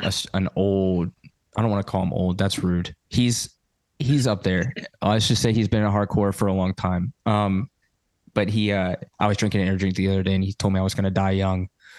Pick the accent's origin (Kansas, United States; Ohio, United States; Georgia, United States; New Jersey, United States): Georgia, United States; now in Canada; Listen, I'm from Georgia. That just hits home.